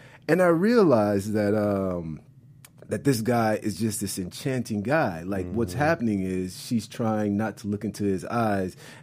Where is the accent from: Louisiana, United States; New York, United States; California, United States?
Louisiana, United States; Lake Charles; Lake Charles, Louisiana.